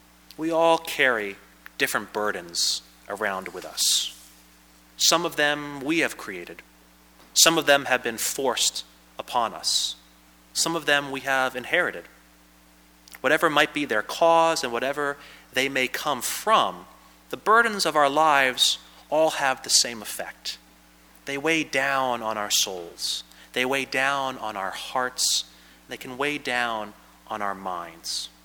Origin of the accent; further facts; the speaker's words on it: Pennsylvania, United States; One of the things I enjoyed about growing up in Pennsylvania was all the interesting history that could be found and explored.